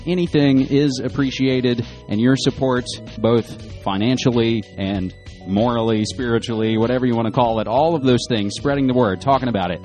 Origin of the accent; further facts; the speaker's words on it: West Virginia, United States; bad news for my home state of West Virginia.